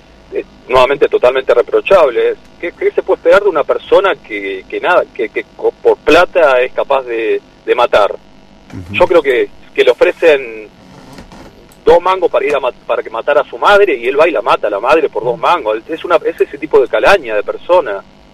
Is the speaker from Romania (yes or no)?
no; Argentina; como judíos y como argentinos